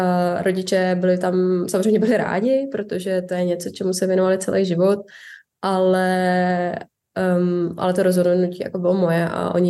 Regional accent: Šumava, Czechia; protože bydlíme nebo jsme ze Šumavy, takže to je blízko

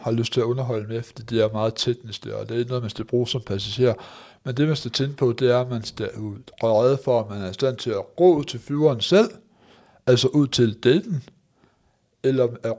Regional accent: Aarhus, Central Denmark Region, Denmark; Jeg er selv fra Aarhus, og vi har en meget, meget lille lufthavn i Aarhus.

